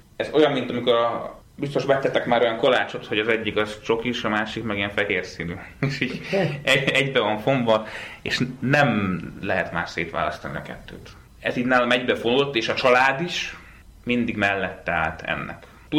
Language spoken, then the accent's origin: Hungarian; Üröm, Pest, Hungary; Nekem az egész családom ürömi. Innen Budapestől semennyire se, egy kicsi kis falucska.